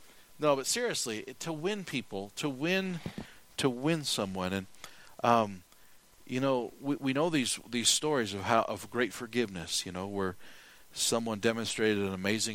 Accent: United States; I as an American, I don't like what's going on in our country.

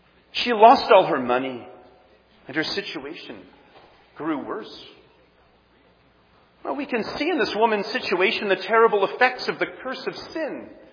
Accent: Canada; I'm a Canadian.

